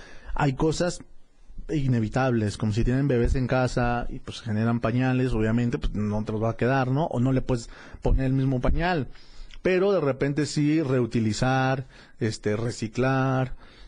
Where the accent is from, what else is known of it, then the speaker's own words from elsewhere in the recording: Tonalá, Jalisco, Mexico; a todos mis hermanos tonaltecas, que les mando un saludo, ya saben que yo soy de allá de Tonalá